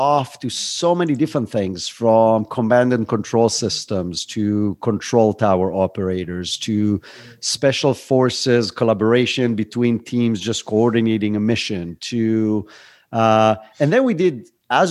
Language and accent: English; Israel; accent: Brooklyn; English is a second language; moved away as an adult; So my Brooklyn accent is from Israel. That's where I grew up. I spent my first 30 years over there.